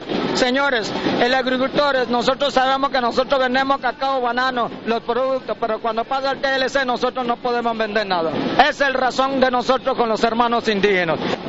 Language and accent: Spanish; Talamanca, Limón, Costa Rica; esos son el mensaje mío que le doy para todo mi pueblo talamanqueño, que no se engañe.